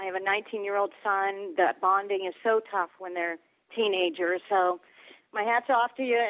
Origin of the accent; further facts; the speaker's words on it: Boston, Massachusetts, United States; now in Colorado, United States; growing up in Boston, the only stadium I ever went to was Fenway.